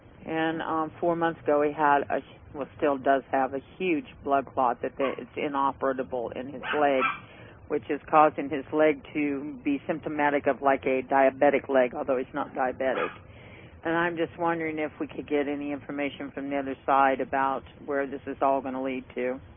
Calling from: Tennessee, United States; From Tennessee.

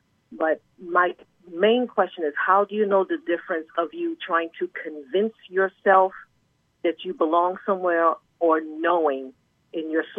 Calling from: North Carolina, United States; I'm calling from North Carolina.

